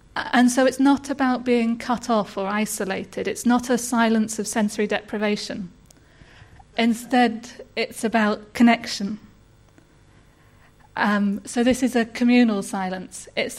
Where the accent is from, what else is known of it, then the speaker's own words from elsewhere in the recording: Bath, South West England, United Kingdom; So I'm from Bath.